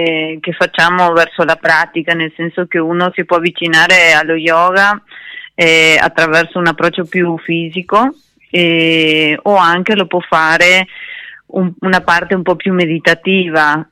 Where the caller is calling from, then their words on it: Argentina; Argentina.